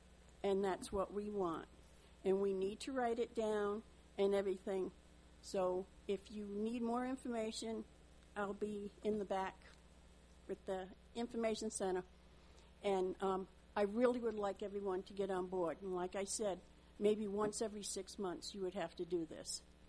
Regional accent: Rhode Island, United States; Yes, I'm from Rhode Island. We don't have any R's.

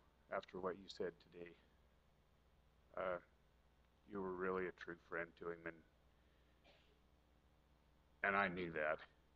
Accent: Pinedale, Wyoming, United States; I'm not a very good public speaker, and I'm from Pinedale. I've lived on Mocroft Ranch since 1989.

